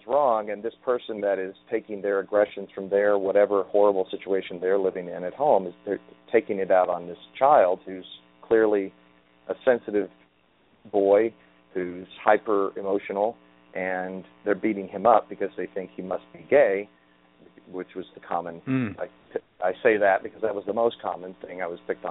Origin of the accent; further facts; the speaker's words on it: Kentucky, United States; also born or lived in Indiana; I grew up in Kentucky and southern Indiana and went to high school at Croydon Central High School in Croydon, Indiana. And most of my upbringing in many respects was very rural.